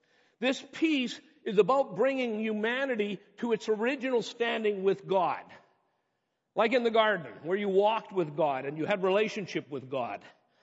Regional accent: Ladner, British Columbia, Canada; I grew up in Ladner and grew up with George's parents and grandparents.

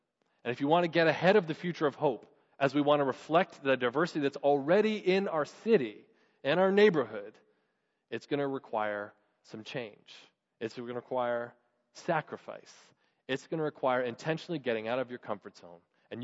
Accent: Canada; what are the particular ways that we as Canadian believers are called to suffer as we stand firm in the good news of Jesus Christ?

